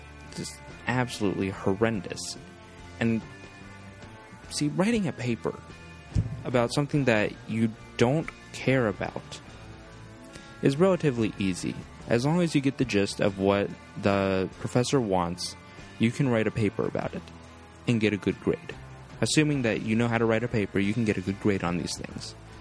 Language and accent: English; United States; I'm Italian. I'm American.